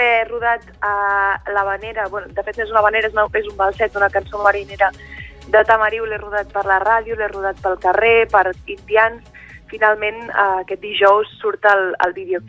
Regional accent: Barcelona, Catalonia, Spain; Jo soc de Barcelona, Barcelona, però d'esperit empordanès, la veritat.

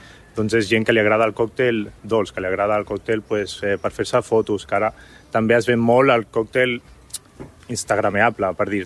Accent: Palamós, Catalonia, Spain; aquí jo soc de Palamós i d'ahir vaig estudiar a Barcelona, vaig estudiar audiovisuals

